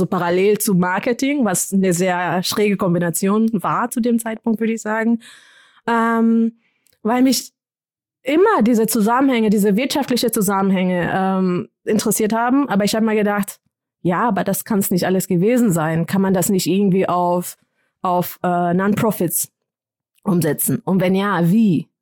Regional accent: Kenya; German is a second language; ich komme aus Kenia, ich kenne die Sprachen.

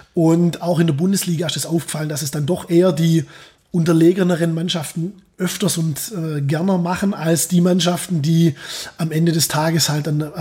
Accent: Wißgoldingen, Baden-Württemberg, Germany; In Wiesgoldingen, das ist so ein kleines Dorf zwischen Schwäbisch Gmünd und Göppingen. Das ist so das, was die meisten irgendwo kennen. Hat 1500 Einwohner, da bin ich aufgewachsen.

